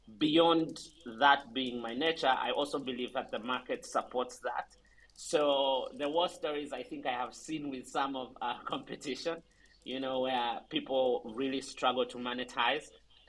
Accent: Uganda; I'm originally from Uganda and I worked across the continent. So at one point I was working in Nairobi, just next door to Uganda.

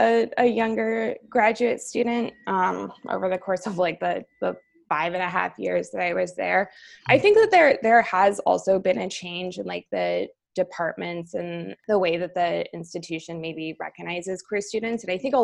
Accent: Montana, United States; I'm originally from Montana. And so I grew up in like a fairly conservative place with low to no queer representation.

